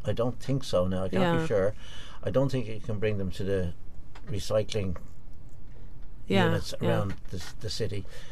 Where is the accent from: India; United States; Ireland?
Ireland; Dublin, Leinster; I'm a normal Dublin guy. I was born, I come from Pier Street.